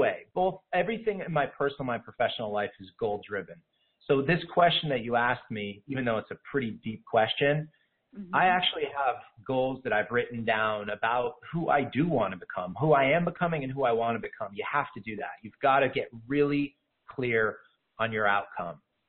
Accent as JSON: {"language": "English", "town": "Kingston", "region": "Pennsylvania", "country": "United States", "tie": "born or raised there", "said": "When I always tell this story of, in my hometown, I'm in northeastern Pennsylvania, the Scranton-Wilkes-Barre area."}